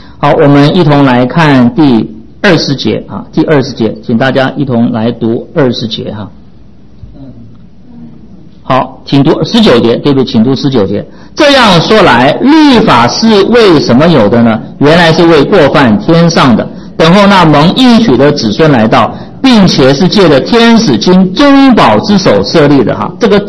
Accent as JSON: {"language": "Chinese", "country": "China", "said": "好像我们中国人讲的这些啊偶像的名称是一样的。"}